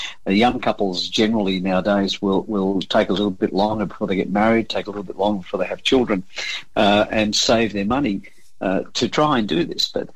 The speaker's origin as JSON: {"language": "English", "town": "Crookwell", "region": "New South Wales", "country": "Australia", "tie": "born or raised there", "said": "That's my hometown, and I love Crookwell."}